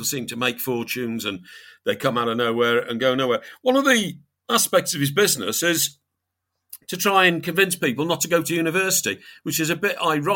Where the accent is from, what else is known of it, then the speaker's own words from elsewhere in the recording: Chester, North West England, United Kingdom; he frequents Chester Racecourse a lot. That's my hometown